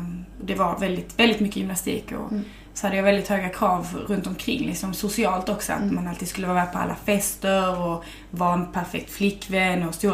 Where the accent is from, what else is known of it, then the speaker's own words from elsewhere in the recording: Skåne, Sweden; Jag är född och uppvuxen i Skåne.